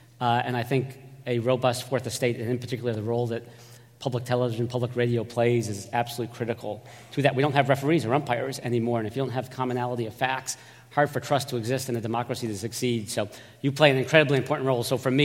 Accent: New England, United States; As you mentioned, I am from New England. Grew up listening to BUR.

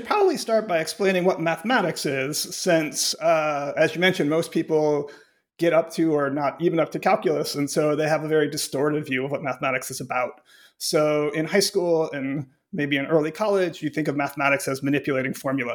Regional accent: Cleveland, Ohio, United States; Sure. I grew up in Cleveland, Ohio, and then I went to college at Carnegie Mellon University.

